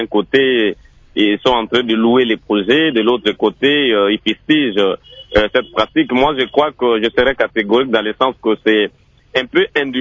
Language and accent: French; Mbandaka, Équateur, DR Congo; Je vous assure que si vous venez chez moi en Bandaka, vous allez trouver des rizières ici.